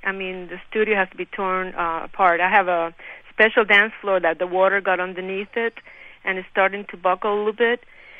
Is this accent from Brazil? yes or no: no; Cuba; I'm from Cuba, and we're like very strong people